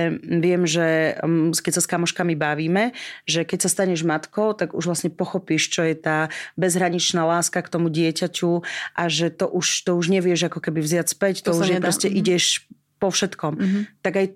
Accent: Prešov Region, Slovakia; ja pochádzam z Polonín

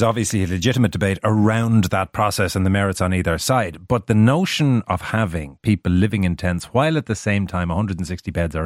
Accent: Ireland; it's nice to every now and then celebrate the fact that we're Irish, all get together, have people dress up in colourful costumes, dance around the street

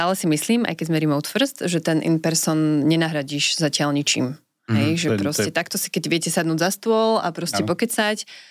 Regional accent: Banská Bystrica, Banská Bystrica Region, Slovakia; ja som napríklad z Banskej Bystrice

